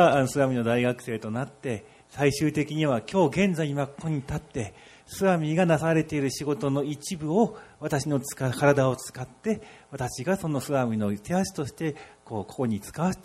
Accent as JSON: {"language": "Japanese", "region": "Odisha", "country": "India", "first_language": "Odia", "second_language": "Japanese", "said": "あの、私は実はオリアという言葉が私の母国語なんですね。インドの中のたくさんの言葉からのオリア語の中で育ったんですけども、"}